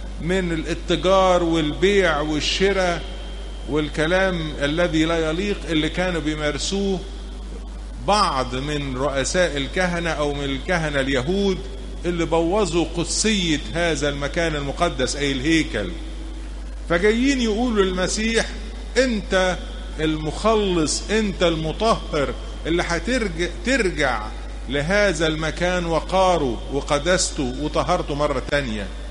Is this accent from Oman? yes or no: no; Egypt; احنا كمسيحيين مصريين